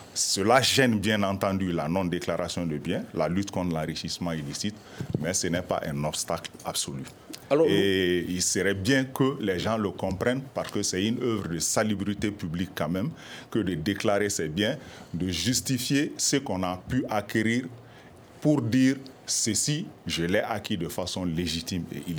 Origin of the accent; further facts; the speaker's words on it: Mali; je suis malien.